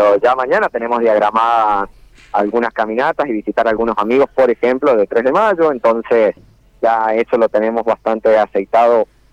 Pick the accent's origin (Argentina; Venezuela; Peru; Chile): Argentina; Lavalle; como lavallino y como argentino, puedo llegar a decirlo